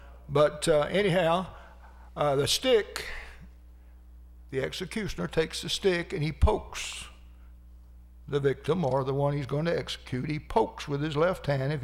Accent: Georgia, United States; And as bad as I hate to say it, it's my home state of Georgia.

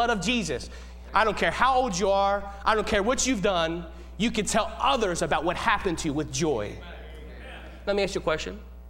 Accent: United States; I know you. I'm one of you. I'm an American.

